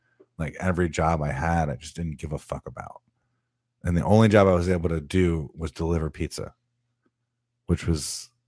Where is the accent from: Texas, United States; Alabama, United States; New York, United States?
New York, United States; because I'm from New York. I'm from up north, so I grew up going to the deli in the morning